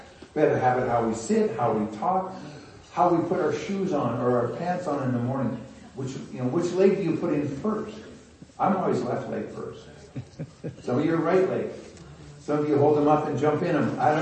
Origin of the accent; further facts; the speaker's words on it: Canada; I mean, we're Canadian. We do those kind of things.